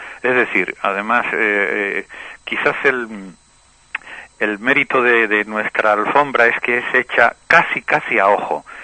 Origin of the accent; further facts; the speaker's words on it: La Orotava, Canary Islands, Spain; yo soy hijo de un pueblo, soy hijo de la Orotava, hijo natural de... hijo de allí